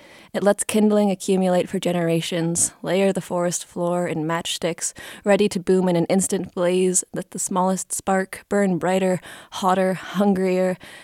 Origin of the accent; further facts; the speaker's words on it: Mountain West, United States; I grew up in the Mountain West, and every summer is smokier than the one before.